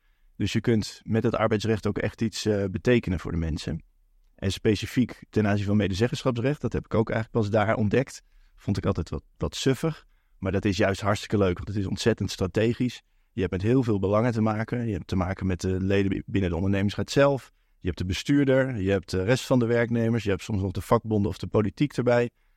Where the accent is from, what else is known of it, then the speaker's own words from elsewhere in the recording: Utrecht, Netherlands; Ik kom ook uit Utrecht, dus ik heb in mijn thuisstad gestudeerd.